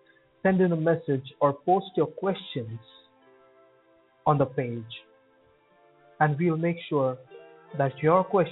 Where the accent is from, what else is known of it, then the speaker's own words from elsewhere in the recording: India; from India, and I hope you have a great day ahead.